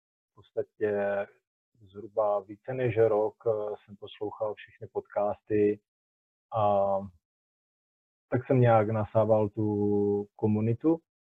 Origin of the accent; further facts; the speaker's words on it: Třinec, Moravian-Silesian Region, Czechia; tak já jsem ze Severní Moravy, z Třince, asi to určitě je poznat i na nářečí.